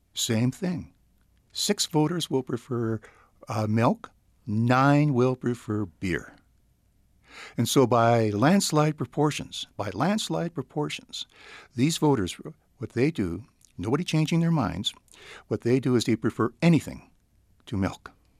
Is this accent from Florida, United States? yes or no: no; California, United States; I'm not from the state of New York. I'm from California.